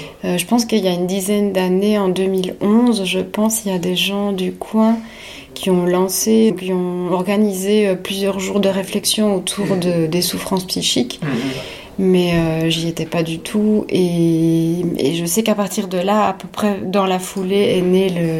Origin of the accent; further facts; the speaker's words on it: Belgium; moved away as an adult; moi je suis belge, j'ai débarqué dans le coin il y a 2 ans, en octobre 2020